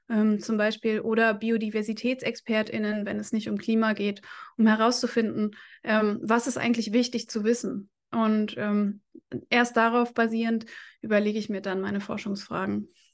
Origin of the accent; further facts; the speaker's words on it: United Kingdom; moved away; Wir machen zunächst einen Ausflug in das Vereinigte Königreich, also meine alte Heimat